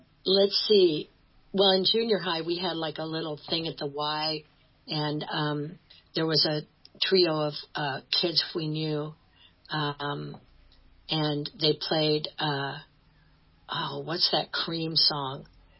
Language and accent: English; Newton, Iowa, United States; I grew up in Newton where they made Maytags, Newton, Iowa.